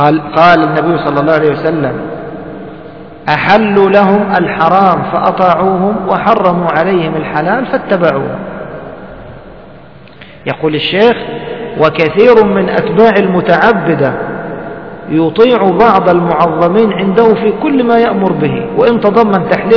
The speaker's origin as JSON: {"language": "Arabic", "country": "Egypt", "said": "وهذا مشهور عندنا في مصر"}